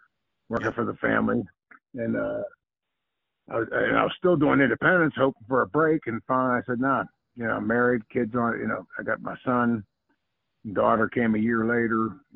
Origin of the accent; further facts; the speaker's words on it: Bellevue, Pennsylvania, United States; I grew up in Bellevue, which is just south of North Hills